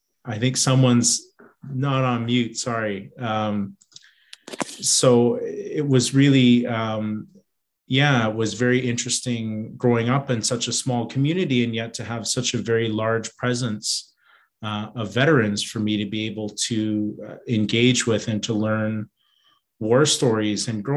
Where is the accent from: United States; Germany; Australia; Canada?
Canada; Pender Island, British Columbia; growing up on Pender, as I began to learn more about the treatment of Indigenous veterans